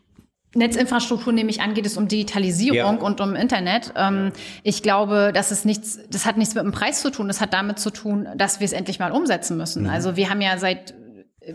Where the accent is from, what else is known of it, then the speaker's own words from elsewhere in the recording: Neukalen, Mecklenburg-Vorpommern, Germany; nämlich gerade da, wo ich herkomme, Neukalen oder wo ich gerade war, Neukalen und Komorer See und so